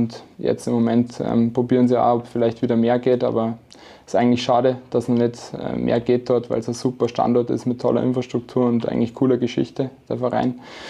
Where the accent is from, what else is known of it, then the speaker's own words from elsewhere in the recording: Mühldorf am Inn, Bavaria, Germany; Und bei mir ist es auch so, ich bin aus Mühldorf am